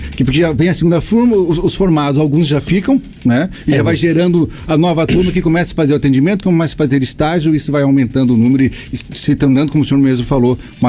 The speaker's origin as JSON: {"language": "Portuguese", "town": "Cascavel", "region": "Paraná", "country": "Brazil", "said": "eu sou de Cascavel, e acompanhei esse boom que Cascavel teve quando as universidades foram abertas."}